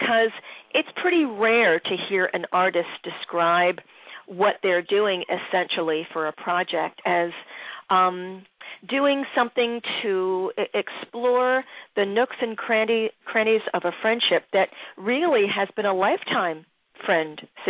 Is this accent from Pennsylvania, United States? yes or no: yes; Philadelphia, Pennsylvania, United States; I'm in communication with DL Media in Bella Cynwyd, PA, which is near my hometown, Philly